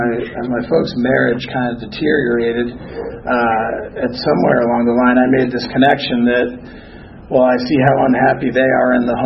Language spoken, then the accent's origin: English; Boston, Massachusetts, United States; I'm actually originally from Boston, so we have a little New York Boston rivalry going on, I guess, tonight.